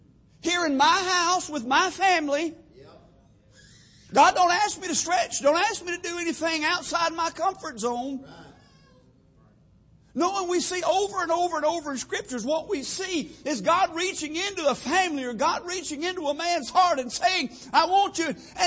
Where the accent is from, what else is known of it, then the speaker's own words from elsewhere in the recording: Texas, United States; where I come from, we'd call it a bayou. I come from South Texas.